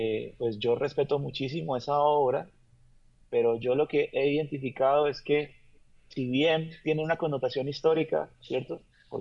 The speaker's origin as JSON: {"language": "Spanish", "town": "Cali", "region": "Valle del Cauca", "country": "Colombia", "tie": "born or raised there", "said": "de donde vengo yo, sonó principalmente música, otra música"}